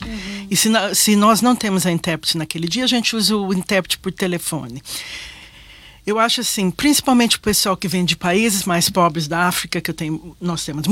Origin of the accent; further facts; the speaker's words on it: Brazil; Como eu sou brasileira, falo um pouco de italiano e espanhol